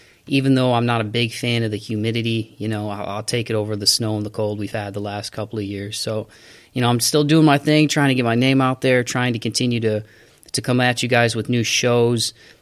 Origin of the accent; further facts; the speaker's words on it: Toledo, Ohio, United States; that is Mr. Rain Wilder from my hometown of Toledo, Ohio.